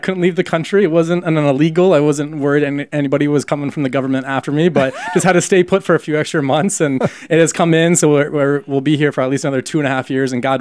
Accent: Burlington, Ontario, Canada; also born or lived in Toronto; now in Ann Arbor, United States; But yeah, I was born in Toronto, grew up in the suburbs in Burlington. My mom is still in Burlington. I was the youngest of four.

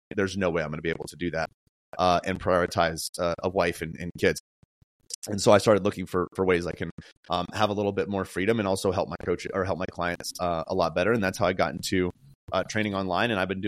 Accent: Colorado, United States; this was in North Dakota, so I was far away from home. I'm from Colorado.

